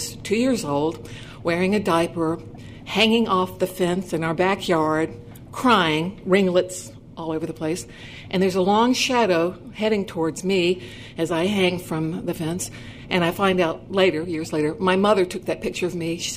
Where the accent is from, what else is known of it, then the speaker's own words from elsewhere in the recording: Greensboro, North Carolina, United States; I am a native of Greensboro.